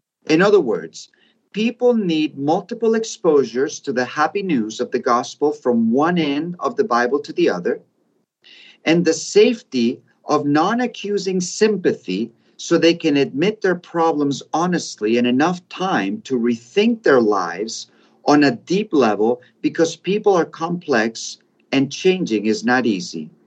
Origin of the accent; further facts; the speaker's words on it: Cala Rajada, Balearic Islands, Spain; moved away; But then if I found someone from Cala Rajada, it was even better, which is my hometown.